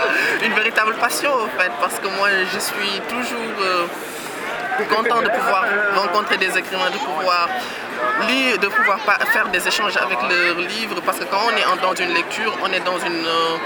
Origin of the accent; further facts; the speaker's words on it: Senegal; moi déjà, j'ai grandi au Sénégal, j'ai fait mes études primaires, collège, du lycée au Sénégal.